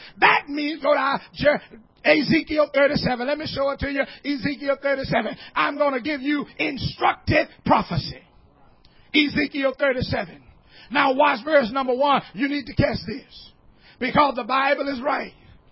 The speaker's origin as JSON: {"language": "English", "town": "Greenville", "region": "Mississippi", "country": "United States", "tie": "born or raised there", "said": "I went down to my hometown in Greenville, Mississippi."}